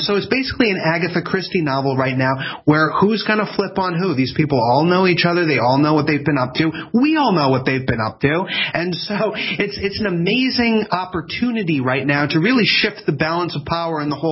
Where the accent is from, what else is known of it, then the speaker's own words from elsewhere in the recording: Ireland; I'm an Irish guy.